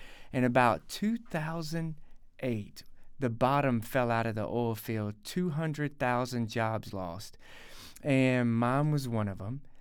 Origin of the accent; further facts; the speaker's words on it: Alabama, United States; So for me, I grew up in South Alabama, and I like to liken it to a kid who grew up out of a suitcase.